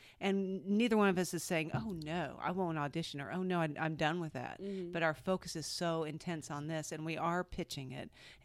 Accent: Georgia, United States; Like it wasn't the community theater I grew up with in Georgia at all.

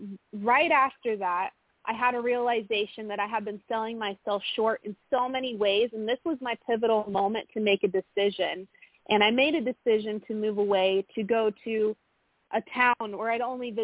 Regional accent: Midwest, United States; So I grew up in the Midwest in a little town of 5,000 people.

